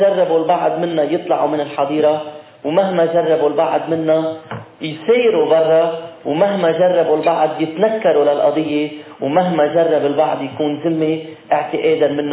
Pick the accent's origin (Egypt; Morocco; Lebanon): Lebanon; نحن اليوم عم نطمح مش كمسيحيين إنما كلبنانيين